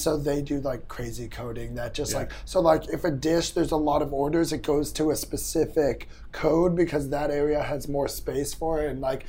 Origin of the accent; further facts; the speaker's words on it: Boston, Massachusetts, United States; my dad lives in New York and we grew up in Boston